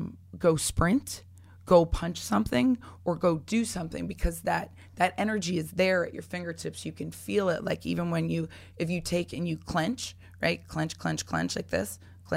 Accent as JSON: {"language": "English", "region": "Florida", "country": "United States", "said": "I'm from Florida."}